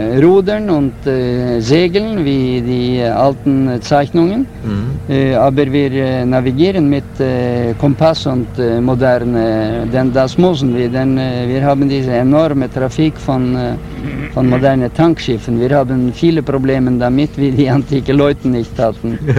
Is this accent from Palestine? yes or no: no; Italy; German is a second language; Und er kam nach meiner Heimat in Italien.